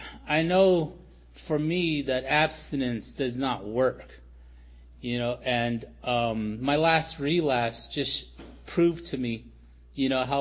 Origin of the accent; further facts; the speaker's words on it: Tuba City, Arizona, United States; I grew up in Northern Arizona. I'm originally from Tuba City, Arizona, up on the Navajo Nation, and you know, growing up on the reservation, it was pretty crazy, you know.